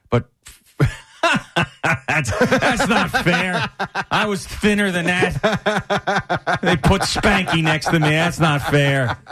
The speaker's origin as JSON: {"language": "English", "region": "New York", "country": "United States", "tie": "born or raised there", "said": "you know, growing up on Long Island, not like listening to or watching a ton of Devils games."}